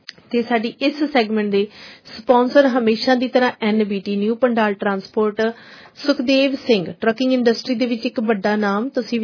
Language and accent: Punjabi; Punjab, India; now in Canada; ਕਿਤੇ ਨਾ ਕਿਤੇ ਸਾਡੇ ਦਿਲ ਦੇ ਵਿੱਚ ਪੰਜਾਬ, ਇੰਡੀਆ ਜਿਹੜਾ ਵਸਿਆ ਹੋਇਆ ਤੇ ਅਸੀਂ ਭੁੱਲ ਸਕਦੇ ਨਹੀਂ ਆ। ਤੇ ਵੈਸੇ ਵੀ ਜਿੱਥੋਂ ਅਸੀਂ ਜੰਮੇ ਆ, ਪਲੇ ਆ